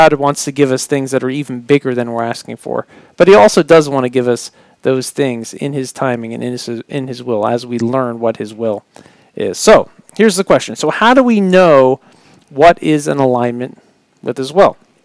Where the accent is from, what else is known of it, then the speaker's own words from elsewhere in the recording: King of Prussia, Pennsylvania, United States; I'm from the King of Prussia area. That's where I grew up.